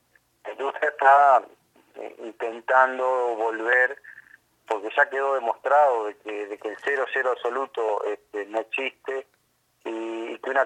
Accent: Uruguay; como los uruguayos, viste que somos siempre de llegar a último momento

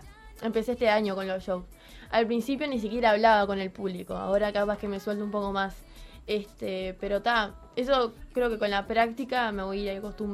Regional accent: Uruguay; vengo de Uruguay.

